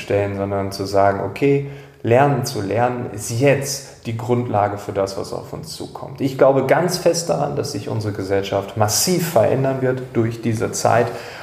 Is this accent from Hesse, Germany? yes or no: no; Lower Saxony, Germany; wenn ich meine Eltern in meiner Heimat Ostfriesland besuche